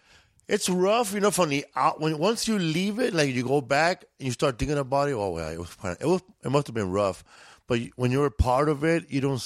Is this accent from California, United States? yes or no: yes; Los Angeles, California, United States; We grew up in Boyle Heights. These projects called Pico Gardens.